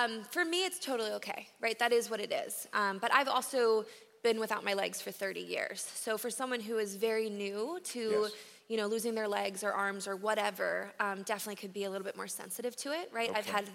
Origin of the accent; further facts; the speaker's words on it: Baltimore, Maryland, United States; also born or lived in Russia; went to Russia in March of 1993 to get me and another little boy, Josh, and brought us to the U.S., I'm from Baltimore, Maryland